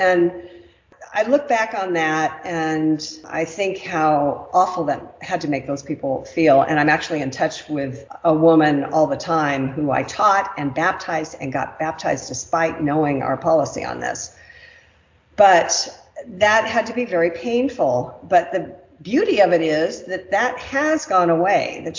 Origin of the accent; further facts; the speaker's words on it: California, United States; now in Southern Utah, United States; Southern California. We have moved from South Pasadena 3 years ago to Southern Utah.